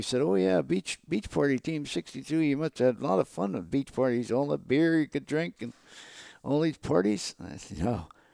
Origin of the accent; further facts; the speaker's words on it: United States; Being an American. Can't beat that.